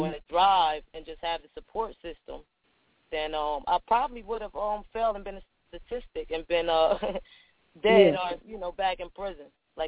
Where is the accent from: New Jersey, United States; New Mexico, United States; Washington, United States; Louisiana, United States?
New Jersey, United States; Trenton; I'm from New Jersey, Trenton, New Jersey, and I reside around a place called Calhoun, Ingham Avenue, and they call it North Side. That's the north side of Trenton.